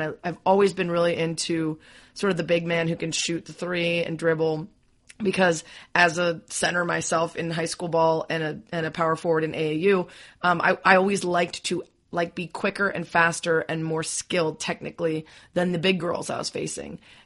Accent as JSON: {"language": "English", "town": "Chicago", "region": "Illinois", "country": "United States", "tie": "born or raised there", "said": "now the center for my hometown Chicago Sky"}